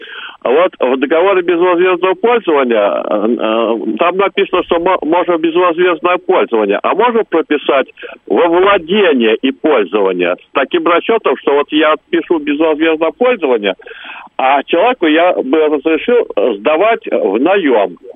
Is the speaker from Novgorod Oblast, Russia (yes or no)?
no; Moscow, Russia; здравствуйте, я из Москвы.